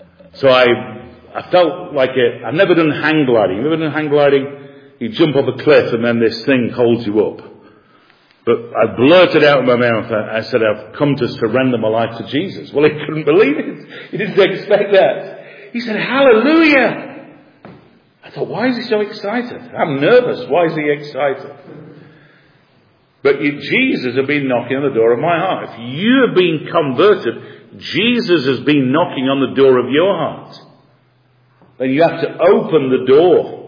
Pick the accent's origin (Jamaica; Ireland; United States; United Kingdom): United Kingdom; You know, I'm a British man, and British people are supposed to be, you know, be conservative and have a bit of a stiffer upper lip.